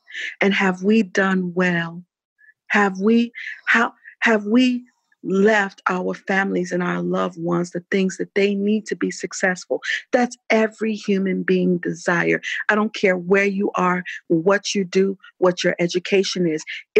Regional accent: Los Angeles, California, United States; also born or lived in Chicago; So I sounded different because I grew up in Los Angeles, so I didn't have that Chicago kind of accent.

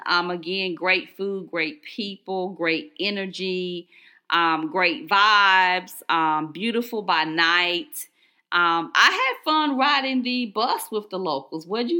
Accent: Georgia, United States; And people want to know, you know, are you American? You know, where are you from? And we say Georgia, and then we always talk about … you know, because everybody knows

